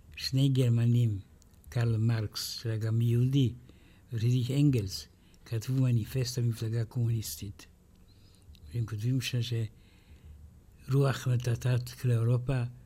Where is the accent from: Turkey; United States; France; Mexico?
France; Saint-Germain-en-Laye, Île-de-France; moved away; אני רוצה להגיד לך שהזיכרון שלי בתור ילד, הייתי בן 7